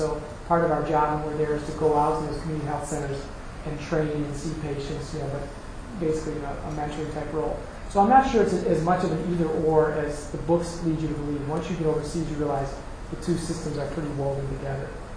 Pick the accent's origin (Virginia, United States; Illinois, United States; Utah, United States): Illinois, United States; Chicago; also born or lived in New York City; I grew up in Chicago, New York City, and I'm more urban.